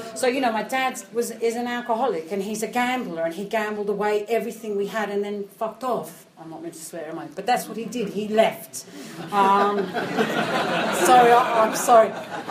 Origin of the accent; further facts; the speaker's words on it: Australia; I mean, I was from Australia, it was hot, right?